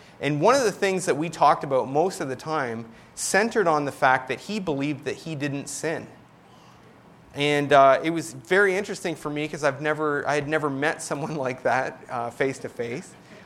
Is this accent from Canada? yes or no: yes; Canada; accent: Canadian; Probably one of the reasons I don't say sorry a lot is because I know you guys will mock my Canadian accent.